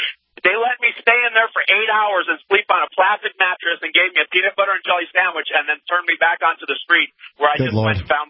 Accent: Phoenix, Arizona, United States; My hometown is Phoenix, Arizona

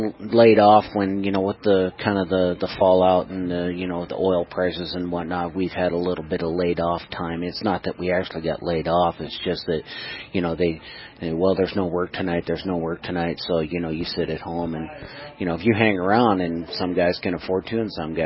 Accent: Washington, United States; Washington State.

